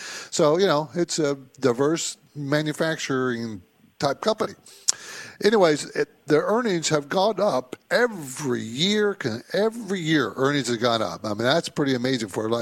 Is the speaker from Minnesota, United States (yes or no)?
no; San Diego, California, United States; Yeah, I grew up in San Diego, so yeah, I'm very familiar.